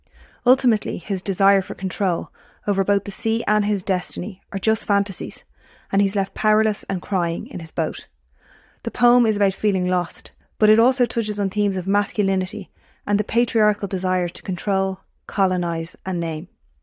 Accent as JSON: {"language": "English", "town": "Dublin", "region": "Leinster", "country": "Ireland", "said": "I'm an English teacher from Dublin"}